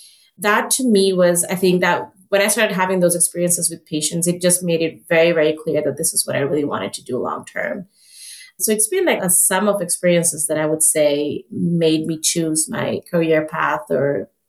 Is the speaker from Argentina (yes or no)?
yes; Buenos Aires, Argentina; I am from Argentina. I'm from Buenos Aires, Argentina, but my parents are from India.